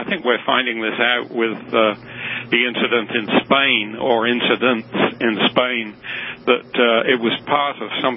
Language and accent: English; United Kingdom; moved away as an adult; Born and brought up in Britain, and I left there after I left the Royal Military Police, went to Canada